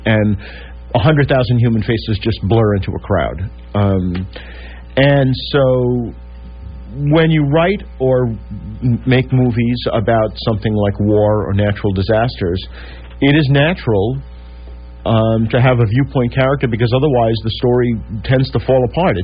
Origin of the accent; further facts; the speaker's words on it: Brooklyn, New York, United States; Of which I'm born and bred, and I've lived elsewhere and I've traveled, but I am a New Yorker. I am a Brooklynite, in fact.